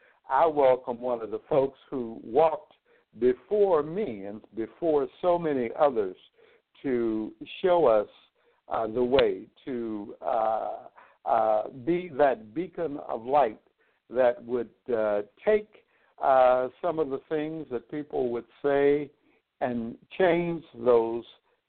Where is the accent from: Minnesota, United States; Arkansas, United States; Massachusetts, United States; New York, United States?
Arkansas, United States; Little Rock; also born or lived in Washington, United States; about 132 miles from my hometown of Little Rock, actually, where I am speaking to you from right now. Lafayette is actually here with us, and he's in Washington, D.C., my other hometown.